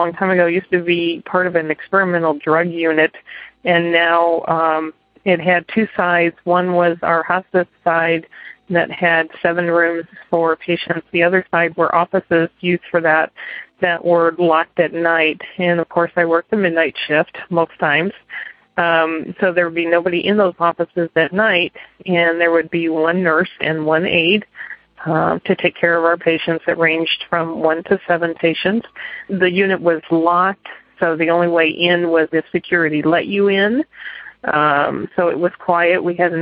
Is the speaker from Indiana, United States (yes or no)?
yes; Indiana, United States; I am a nurse from Indiana